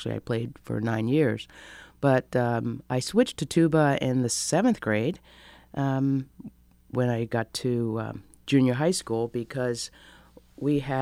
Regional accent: Annapolis, Maryland, United States; No, I'm not from Pennsylvania. I actually grew up in Annapolis, Maryland.

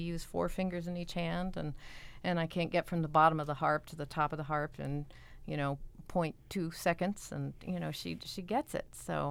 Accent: Oklahoma, United States; because I grew up in Oklahoma, and I was growing up a little bit of a tomboy

